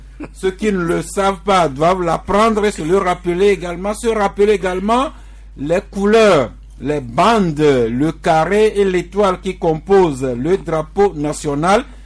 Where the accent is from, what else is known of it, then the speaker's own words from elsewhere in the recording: Togo; nous sommes Togolais et fiers de l'être